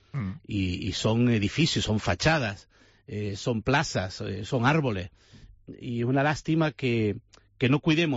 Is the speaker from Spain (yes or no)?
yes; Santa Cruz de Tenerife, Canary Islands, Spain; Yo soy chicharrero, de quinta generación